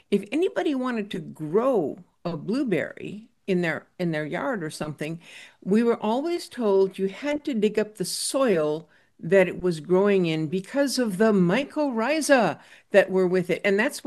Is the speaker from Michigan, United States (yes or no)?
yes; Michigan, United States; the listeners need to know that I grew up in Backwoods, Michigan, which is way up north by Canada